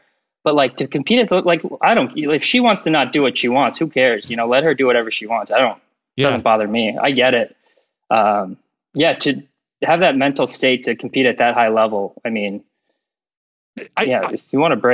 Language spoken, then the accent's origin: English; Chicago, Illinois, United States; born there; also born or lived in Germany / Washington State / Minnesota / Michigan; I was born in Chicago, moved to Germany, Washington State, Minnesota, Washington State again, and then finally Michigan. So all over the place.